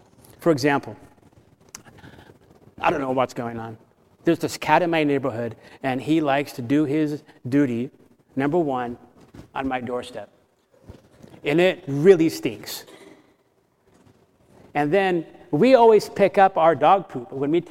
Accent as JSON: {"language": "English", "region": "Florida", "country": "United States", "tie": "born or raised there", "said": "I grew up in Florida. There was never one time in Florida when I went to a sauna."}